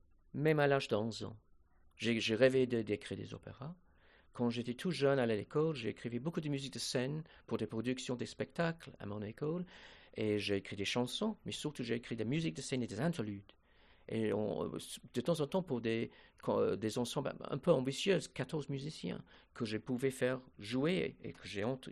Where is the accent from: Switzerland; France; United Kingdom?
United Kingdom; England; first language English; French is a second language; Non, je suis un Anglais, je suis un Britannique. C'est mon langage